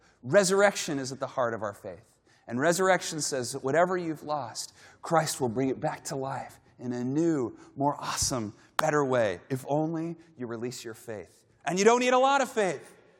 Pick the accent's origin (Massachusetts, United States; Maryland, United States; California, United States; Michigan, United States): California, United States; Growing up in California, I remember we planted a little avocado tree in our backyard